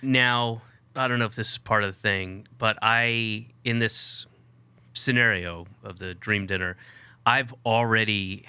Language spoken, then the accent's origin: English; Georgia, United States; because I grew up in Georgia, it's hot, you know, 6-7 months out of the year.